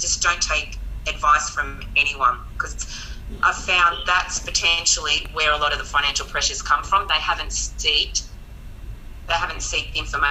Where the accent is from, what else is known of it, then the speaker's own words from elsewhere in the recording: Australia; So as Australian men, I would love, and Australian everyone